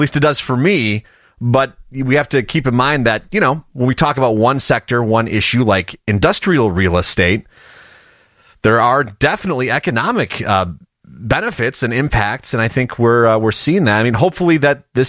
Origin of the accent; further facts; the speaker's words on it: Elmwood Park, Illinois, United States; I grew up next door in Elmwood Park, and where the old Maywood racetrack used to be